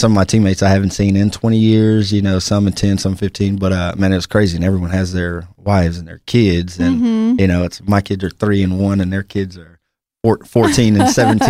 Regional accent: Midland, Texas, United States; Grew up, born and raised in Midland. Me and my mom, two sisters.

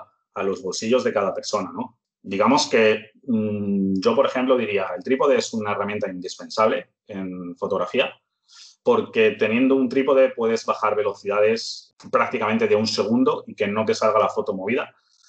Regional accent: Madrid, Community of Madrid, Spain; now in Edinburgh, United Kingdom; yo resido aquí en Edimburgo, pero yo soy de Madrid.

